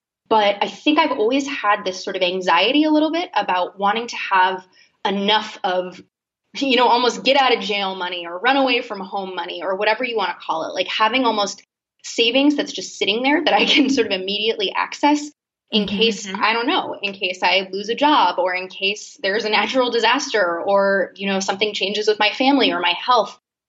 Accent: Boston, Massachusetts, United States; So I'm from Boston originally, a few minutes outside actually.

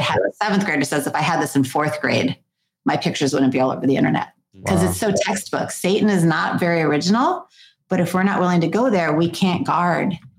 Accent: Florida, United States; You know, I'm also from Florida

